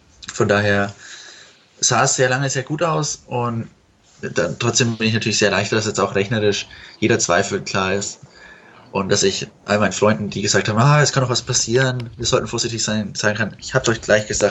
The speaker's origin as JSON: {"language": "German", "town": "Fürth", "region": "Bavaria", "country": "Germany", "lives_now": "Bochum, Germany", "said": "ich bin immer noch 21 Jahre alt, noch circa 2 Wochen. Ich komme aus Fürth"}